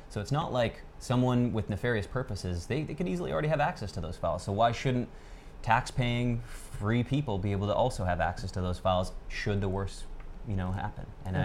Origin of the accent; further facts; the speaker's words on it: Canada; I was kind of amongst the typical Canadian. We are usually more left-leaning